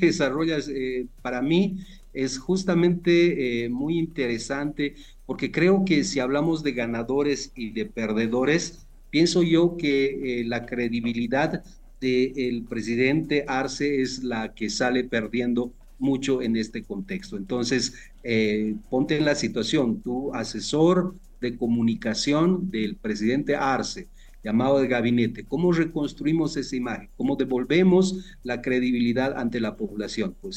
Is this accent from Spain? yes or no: no; Bolivia; como bolivianos nos sentimos, pienso yo, que en este momento muy acongojados, porque esto demuestra la debilidad de la democracia en nuestro país